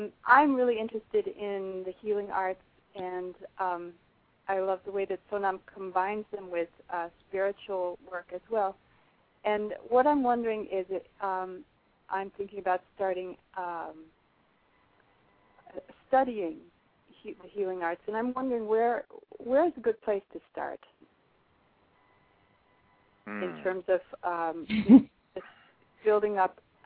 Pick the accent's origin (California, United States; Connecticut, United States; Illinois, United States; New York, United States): New York, United States; Rochester; I'm from Rochester, New York.